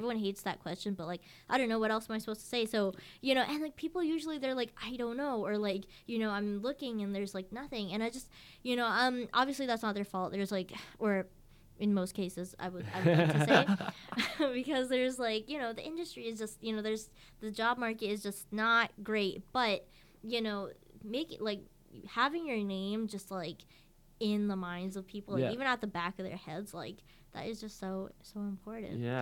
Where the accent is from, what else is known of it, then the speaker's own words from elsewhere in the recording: Waterloo, Ontario, Canada; because I'm from Waterloo.